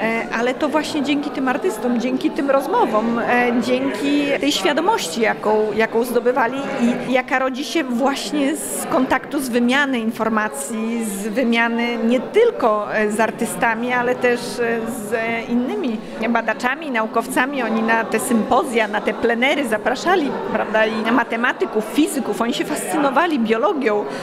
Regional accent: Lublin, Lublin Voivodeship, Poland; born there; also born or lived in Wrocław; ja urodziłam się w Lublinie, ale rozpoczęłam studia właśnie we Wrocławiu

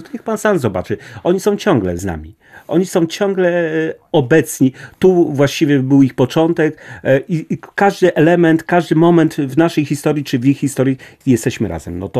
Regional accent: Poznań, Greater Poland Voivodeship, Poland; Ja pochodzę z Wielkopolski, z Poznania.

